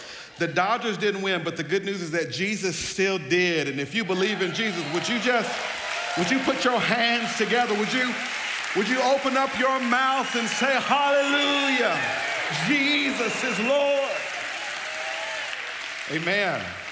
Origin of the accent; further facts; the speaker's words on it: Mississippi, United States; did y'all know I'm black? And I'm from Mississippi, you know what I'm saying? So where I come from, 35 minutes, we call that cruel and unusual punishment.